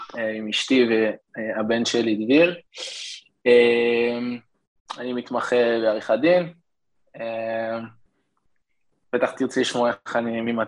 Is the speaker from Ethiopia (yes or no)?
no; France; אני גרתי בצרפת וגדלתי בצרפת.